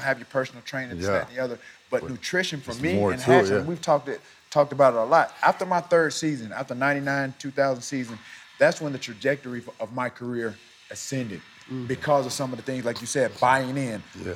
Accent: Alabama, United States; I'm from Alabama.

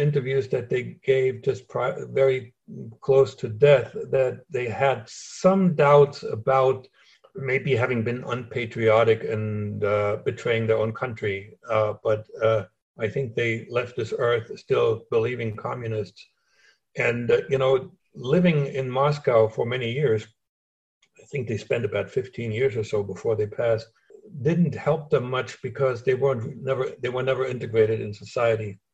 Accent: Germany; accent: German; English is a second language; they figured that I had enough talent to get to a point that I can shed most of my German accent to credibly claim that I was born in the U.S.

